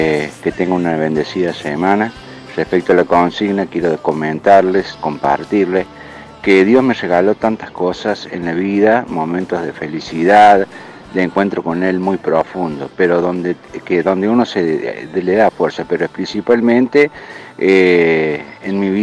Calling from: Río Tercero, Córdoba, Argentina; de Río Tercero.

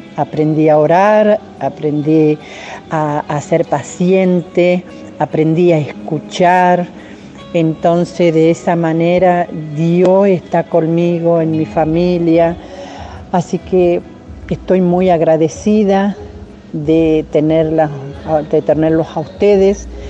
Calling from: Tucumán, Argentina; de Tucumán.

